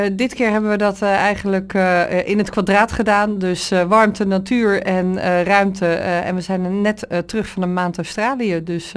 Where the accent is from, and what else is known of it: Netherlands; born or raised there; also born or lived in Rotterdam